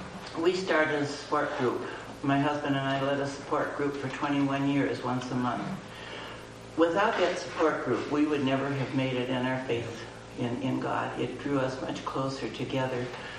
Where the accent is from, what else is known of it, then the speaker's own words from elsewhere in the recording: Rockford, Illinois, United States; from Rockford, Illinois.